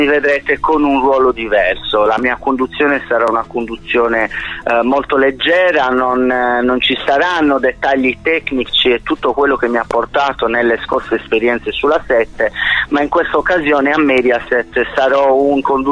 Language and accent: Italian; Sardinia, Italy; Io poi sono sardo, sono di testa dura